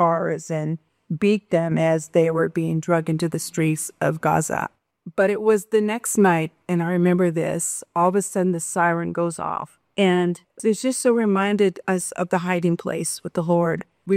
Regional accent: United States; It was as an American growing up in America, I can't explain the feeling that happened.

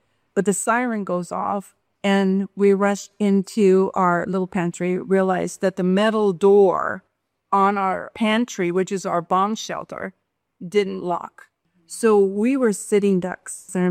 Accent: United States; It was as an American growing up in America, I can't explain the feeling that happened.

